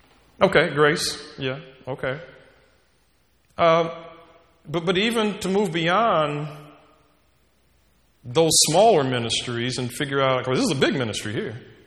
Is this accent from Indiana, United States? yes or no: yes; Indianapolis, Indiana, United States; also born or lived in East Coast; born and raised in Indianapolis, and went back to Indianapolis after spending a long time on the East Coast